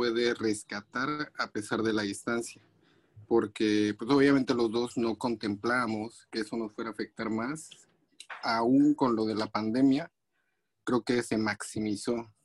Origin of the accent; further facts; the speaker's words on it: Puebla, Mexico; De Puebla.